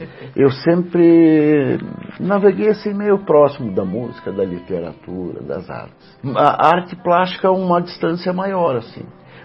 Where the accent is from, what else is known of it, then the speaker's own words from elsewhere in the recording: Medianeira, Paraná, Brazil; born there; Não, eu nasci em Medianeira.